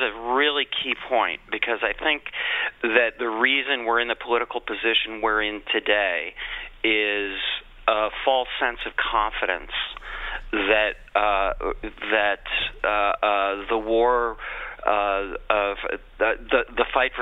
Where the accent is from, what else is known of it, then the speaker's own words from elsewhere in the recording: Wisconsin, United States; I'm from Wisconsin.